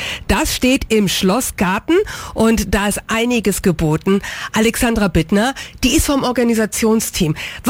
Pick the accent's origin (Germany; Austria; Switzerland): Germany; Erlangen, Bavaria; born there; meine Geburtsstadt und Lieblingsstadt hier in Mittelfranken, Erlangen